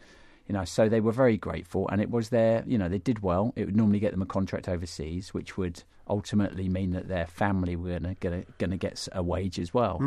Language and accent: English; England, United Kingdom; what I didn't want to do is come in as this English bloke thinking that I knew it all and tell them this is how to run your programme and do things.